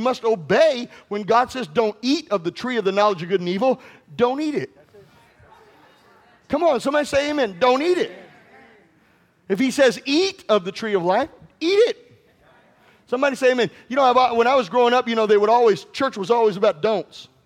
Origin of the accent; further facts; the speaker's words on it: Missouri, United States; I was growing up, and we grew up in Missouri, and I remember there was this beautiful tomato plant outside